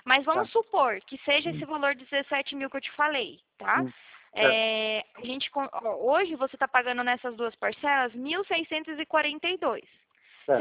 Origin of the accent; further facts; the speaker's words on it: Atibaia, São Paulo, Brazil; eu sou daqui de Atibaia. Não sei se você já ouviu falar. É interior de São Paulo.